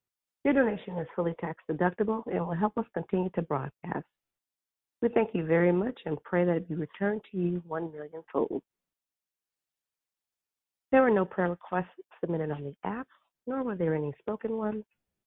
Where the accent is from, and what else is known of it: Arizona, United States